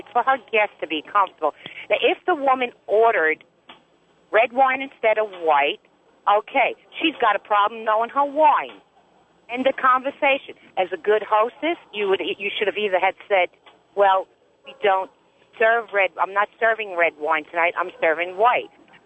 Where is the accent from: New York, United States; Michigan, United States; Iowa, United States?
New York, United States; The Hamptons; I am from the Hamptons, New York. Just recently moved down here for my company.